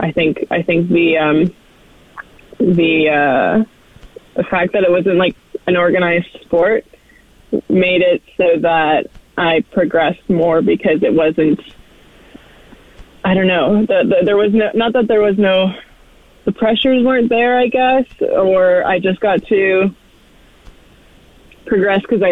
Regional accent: Fort McMurray, Alberta, Canada; Yeah, a lot of times people are shocked, or they ask, like, where I grew up riding in McMurray. But I think a lot of people are shocked. Like, anyone who's from McMurray, has experienced the shock from other people when you say you're from there

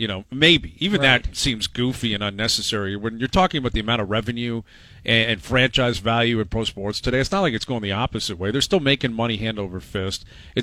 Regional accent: Canada; Like, as a Canadian, of course.

